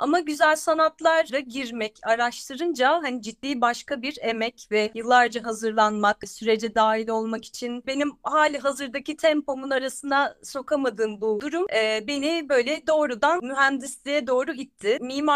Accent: Eskişehir, Turkey; moved away as an adult; now in Istanbul, Turkey; Biter bitmez de zaten doğrudan İstanbul'a taşındım. Eskişehir doğma büyüme Anadolu Üniversitesi tabii mezunuyum

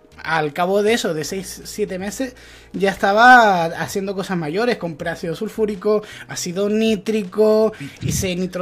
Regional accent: Canary Islands, Spain; soy canario, pero vivo en la península

